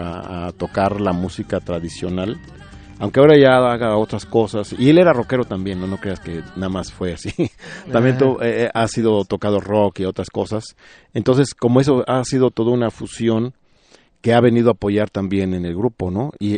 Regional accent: Michoacán, Mexico; yo soy de Michoacán

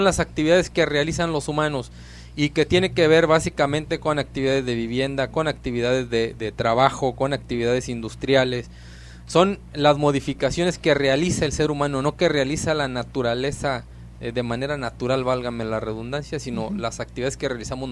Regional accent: Lázaro Cárdenas, Michoacán, Mexico; Yo soy nativo de aquí de Lázaro Cárdenas, pero somos de los nativos jóvenes, ¿no? De los nativos de aquí del municipio.

